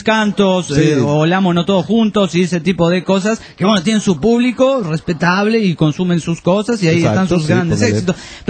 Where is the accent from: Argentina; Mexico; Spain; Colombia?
Mexico; San Luis Potosí; aquí de donde soy, en la Huasteca Potosina, existe un lugar paradisíaco que se llama Micos.